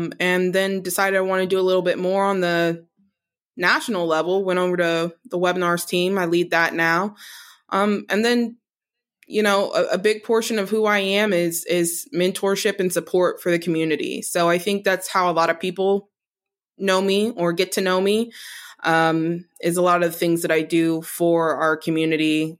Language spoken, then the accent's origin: English; Oklahoma City, Oklahoma, United States; I come from really, well, not necessarily a small town, but it's a, you know, I'm from Oklahoma City. It's not small. It's not a small city, but there's not a lot going on.